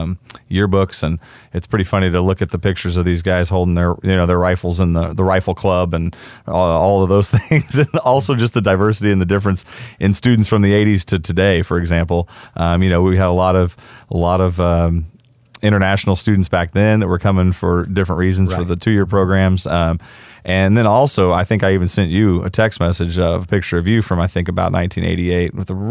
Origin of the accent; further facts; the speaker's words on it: Oklahoma, United States; Because, you know, I grew up here in Rogers County.